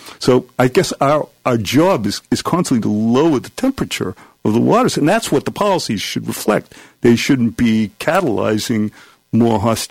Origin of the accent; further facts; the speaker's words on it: United States; I personally, as an American Jew, would hope that our country would have, America, would have every reason in the world to support the government of Israel.